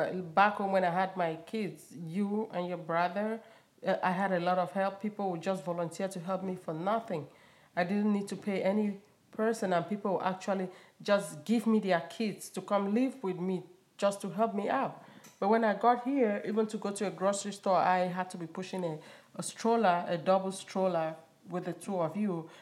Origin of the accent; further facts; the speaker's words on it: Wom, Northwest Region, Cameroon; born there; I was born in Wom, a small village in Cameroon, Northwest Province of Bamenda. And Cameroon is located in Central Africa.